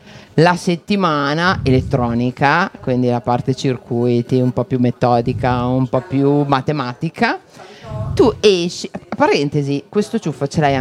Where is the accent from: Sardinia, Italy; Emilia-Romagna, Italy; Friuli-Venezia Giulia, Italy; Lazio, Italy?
Emilia-Romagna, Italy; Prignano sulla Secchia; perché anch'io vengo da Prignano.